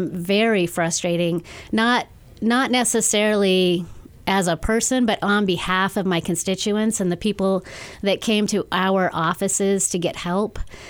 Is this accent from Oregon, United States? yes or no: yes; Klamath Falls, Oregon, United States; We need change in Oregon. And I am originally from Klamath Falls. I'm a small town girl.